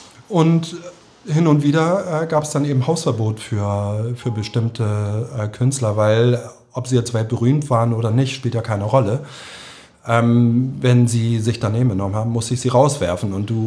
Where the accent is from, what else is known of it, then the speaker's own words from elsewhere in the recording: Hamburg, Germany; moved away; ich bin aus Hamburg, ich bin so und so alt